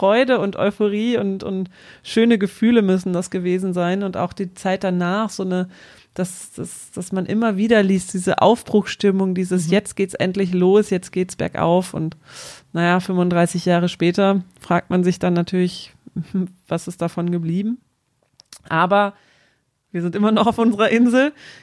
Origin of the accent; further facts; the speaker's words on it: West Germany, Germany; Ich war halt Westdeutsche